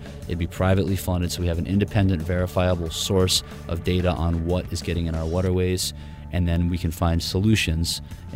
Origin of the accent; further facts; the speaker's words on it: New England, United States; For me, I come from the East Coast. I'm from New England. I grew up on the beaches in New England